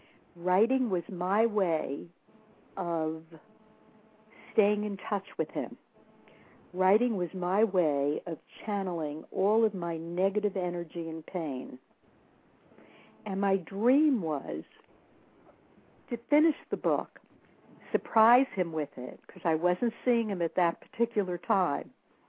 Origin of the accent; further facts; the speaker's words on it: New York City, New York, United States; I'm from New York City